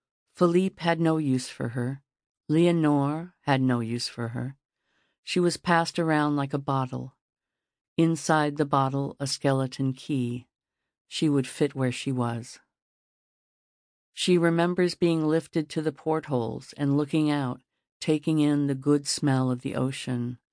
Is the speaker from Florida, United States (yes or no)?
no; California, United States; born there; I was born in California, but my blood is Taino, a fact I never forget, especially now.